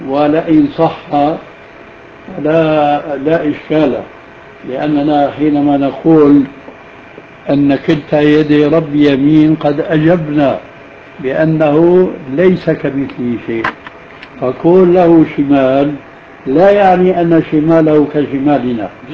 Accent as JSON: {"language": "Arabic", "region": "Levant", "country": "Syria", "said": "الأمر كما يقول العامة عندنا في الشام"}